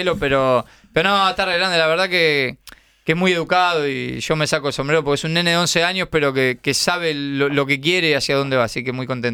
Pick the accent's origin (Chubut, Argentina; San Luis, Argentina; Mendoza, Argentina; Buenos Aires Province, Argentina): Buenos Aires Province, Argentina; Lanús; Yo siempre jugué en el barrio, yo soy de Lanús y jugaba en Avellaneda